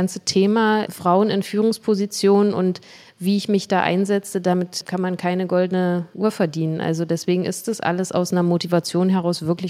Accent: Berlin, Germany; in meinem gewohnten Umfeld, in meiner Heimat, in Berlin und in Marzahn.

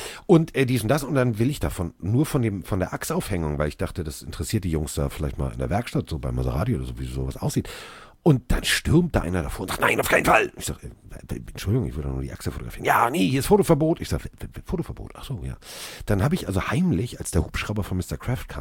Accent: Hamburg, Germany; als ich sagte, ich bin aus Hamburg

